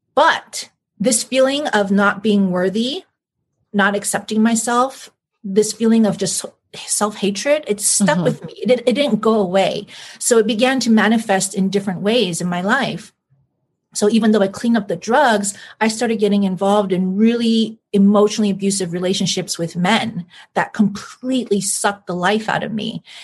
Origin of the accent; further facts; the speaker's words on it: Washington, United States; In Washington okay. State.